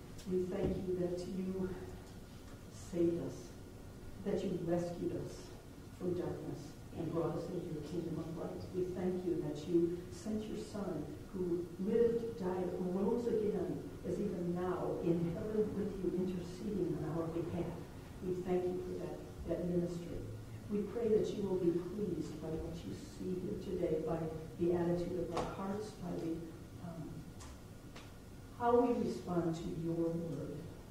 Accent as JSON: {"language": "English", "region": "Michigan", "country": "United States", "said": "And we're from Beluga, Michigan, which is over south of the St. Joe."}